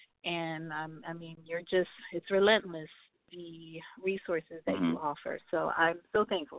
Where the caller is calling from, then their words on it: New Jersey, United States; I'm originally from New Jersey. That's 973. But I live in Florida now.